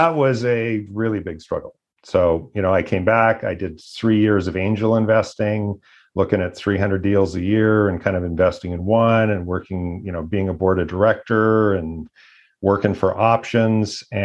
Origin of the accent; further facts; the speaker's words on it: Edmonton, Alberta, Canada; when I grew up in Edmonton and the prairies